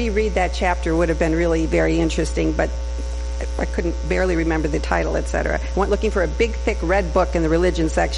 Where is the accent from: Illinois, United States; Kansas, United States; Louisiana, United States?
Illinois, United States; Chicago; moved away as an adult; now in Madison, United States; I was raised a Catholic in Chicago, and my first two children were baptized as Catholics there. We moved to Madison in 1978.